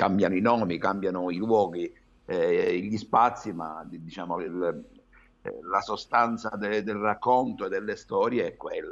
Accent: Belmonte, Sicily, Italy; per parlare di quella via dove io abitavo, quella piccola via che era a pochi metri dalla piazza e del mio paese

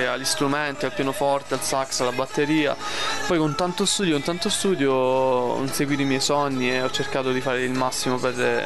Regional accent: Messina, Sicily, Italy; siamo qua in Sicilia ad abbracciare tutti quanti i siciliani, la mia terra.

